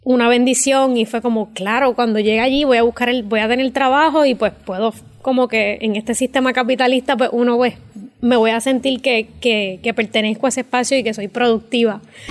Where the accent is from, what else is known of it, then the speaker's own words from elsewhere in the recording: Puerto Rico; moved away as an adult; hay de Latinoamérica, soy de Puerto Rico